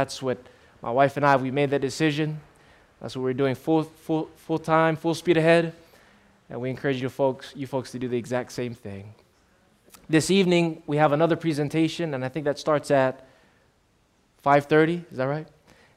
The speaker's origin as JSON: {"language": "English", "town": "Waianae", "region": "Hawaii", "country": "United States", "tie": "born or raised there", "said": "I'm originally from Hawaii on Oahu, born and raised in Waianae, a local boy."}